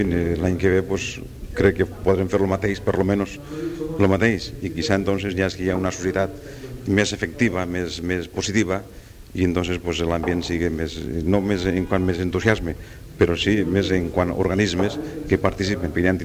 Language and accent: Catalan; Castellón de la Plana, Valencian Community, Spain; com a castellonero, com a valencià i com a espanyol